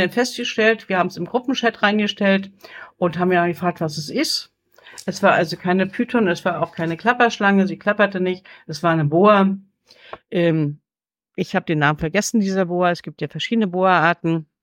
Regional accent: Berlin, Germany; ich komme ja nur aus der Großstadt

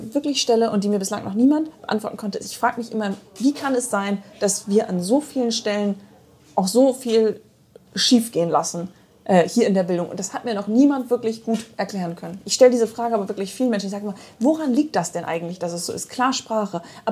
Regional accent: Bremen, Germany; es gibt dieses Bundesland, es gibt diese beiden Städte, die mein Zuhause sind, wo ich groß geworden bin, wo mein Vater groß geworden ist, wo mein Großvater groß geworden ist.

